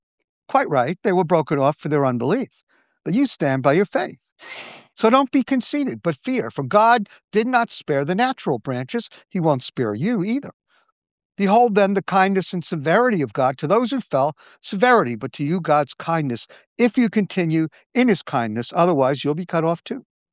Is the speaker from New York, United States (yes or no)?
yes; Brooklyn, New York, United States; And now, I am from Brooklyn. So when I start talking about horticultural issues, take it with a grain of salt.